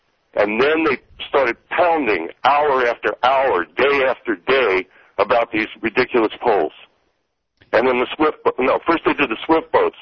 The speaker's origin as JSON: {"language": "English", "town": "San Francisco", "region": "California", "country": "United States", "said": "I'm actually from San Francisco. I'm just in New York for the week."}